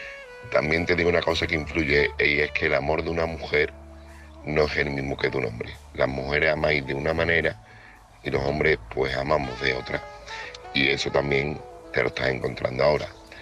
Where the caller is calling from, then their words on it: Seville, Andalusia, Spain; corresponsal de Sevilla.